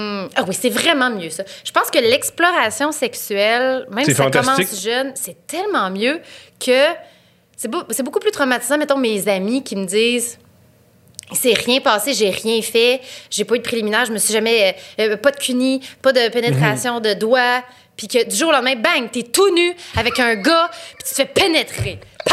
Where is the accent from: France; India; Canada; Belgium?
Canada; Quebec City, Quebec; born there; Moi, je suis née à Québec en 83, mais je venais pas de Québec à ce moment-là, mais ma mère était à Québec, puis elle a accouché à Québec